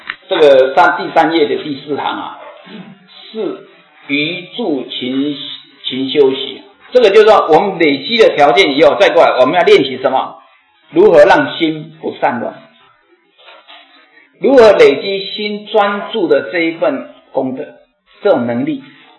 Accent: Taiwan; 我们是台湾人，这个我当然知道了

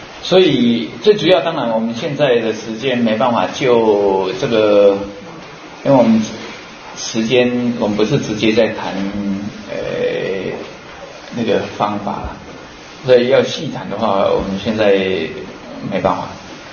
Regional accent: Taiwan; 我现在我是一个出家人，那我也是台湾人啊，

